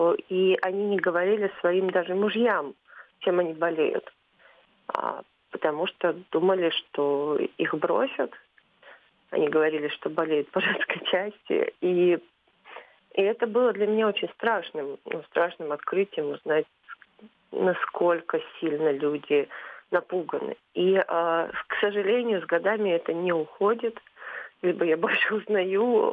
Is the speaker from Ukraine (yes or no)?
no; Khabarovsk, Khabarovsk Krai, Russia; я приехала из Хабаровска в Москву учиться на журналиста